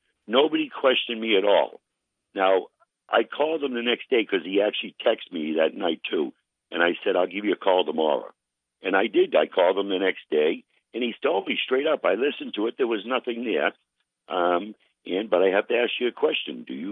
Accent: Cambridge, Massachusetts, United States; I grew up in Cambridge, Sam, Mass. My grandfather was the mayor of Cambridge, Mass. For 4 terms.

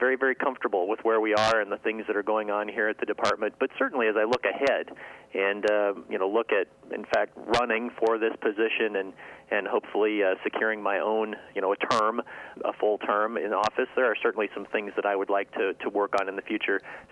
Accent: Emmetsburg, Iowa, United States; I'm originally from Northwest Iowa. I grew up in the Emmitsburg area up in Palo Alto County.

